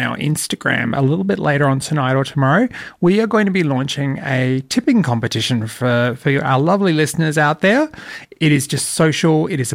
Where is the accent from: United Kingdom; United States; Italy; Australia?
Australia; Adelaide, South Australia; we have a few listeners over there in Adelaide, obviously my hometown over there.